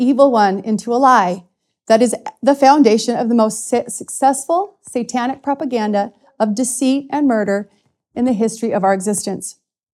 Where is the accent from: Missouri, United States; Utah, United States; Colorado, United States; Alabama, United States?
Utah, United States; Salem; My husband and I hail from Salem, Utah, so the western part of the U.S., and together we have 13 children.